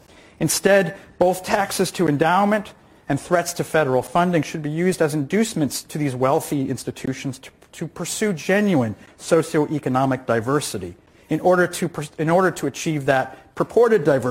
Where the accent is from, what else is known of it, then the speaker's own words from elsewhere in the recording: Indiana, United States; they went silent when corporations like Apple were bullying my home state of Indiana.